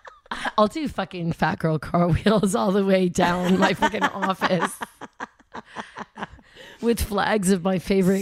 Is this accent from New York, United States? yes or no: yes; Syracuse, New York, United States; I'm from Syracuse.